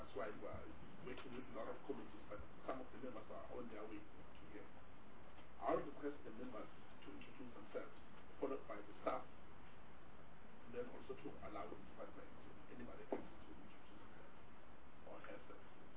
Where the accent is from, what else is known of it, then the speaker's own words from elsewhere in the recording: Mpumalanga, South Africa; Originally, I'm from Mpumalanga province.